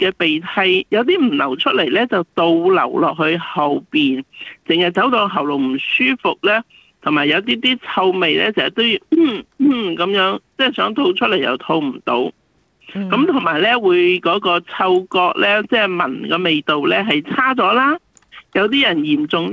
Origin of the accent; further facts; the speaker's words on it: China; 我哋中国人有句话讲咧